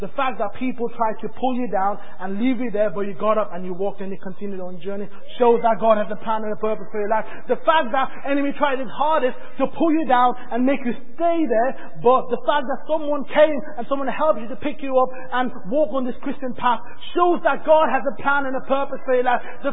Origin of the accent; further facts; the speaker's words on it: London, United Kingdom; also born or lived in Nepal; now in Doncaster, United Kingdom; I was brought up in London. I didn't see myself moving to Doncaster. I was born in Nepal, but then I moved to London.